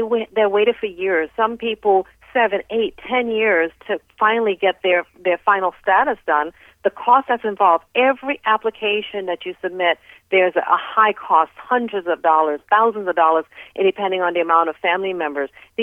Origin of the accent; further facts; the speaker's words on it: Trinidad & Tobago; born there; moved away; I was born in Trinidad, and my parents migrated along with me to this country.